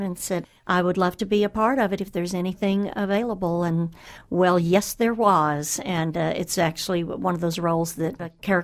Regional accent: Texas, United States; I'm from Texas, but very far north Texas.

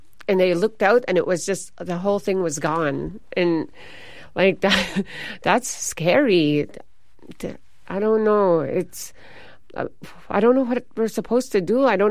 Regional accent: Fort Yukon, Alaska, United States; I'm from Fort Yukon, Gwich'aja, and that's 8 miles above the Arctic Circle.

